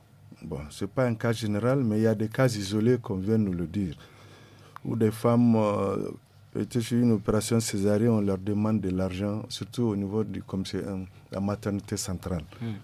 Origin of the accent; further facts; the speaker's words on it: Mali; French is a second language; pour nous, Maliens, pour travailler ici, il faut un contrat de travail. Maintenant, si en tant que Malien